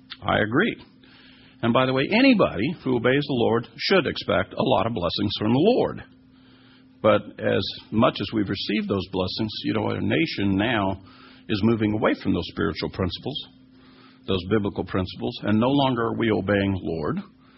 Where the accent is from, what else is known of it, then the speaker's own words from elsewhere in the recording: United States; Well, I'm an American.